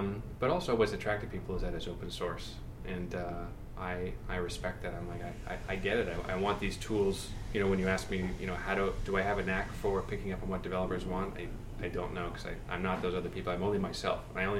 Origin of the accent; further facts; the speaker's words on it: Hollywood, California, United States; I'm from Hollywood, and when I was younger, I thought I was going to be a filmmaker. So when I was like 16, I moved